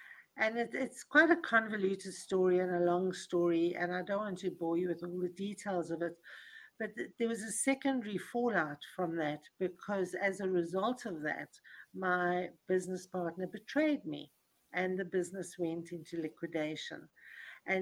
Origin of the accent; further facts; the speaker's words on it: Johannesburg, Gauteng, South Africa; now in Cape Town, South Africa; I'm South African. I was brought up in Johannesburg. And then I moved to Cape Town